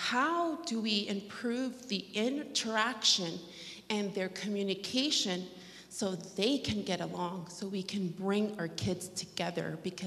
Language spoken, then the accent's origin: English; Miami, Florida, United States; I grew up in Miami, Florida. I am a Cuban Colombian. I grew up with different cultures